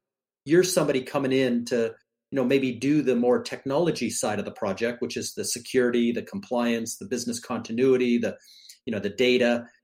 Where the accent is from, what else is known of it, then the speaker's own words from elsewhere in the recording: Canada; now in United States; I moved to southern Florida, so it's like I'm a Canadian living on vacation.